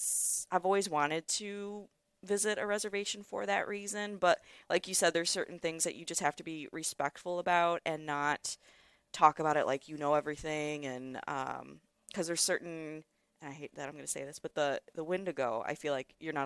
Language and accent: English; Schererville, Indiana, United States; I am. I'm from Schererville.